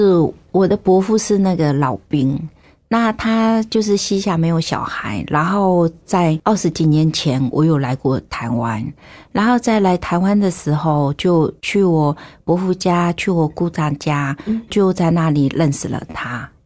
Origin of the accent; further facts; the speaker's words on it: Zhoushan, Zhejiang, China; now in Taiwan; 我是来自大陆浙江省舟山群岛。我来到台湾已经20年了。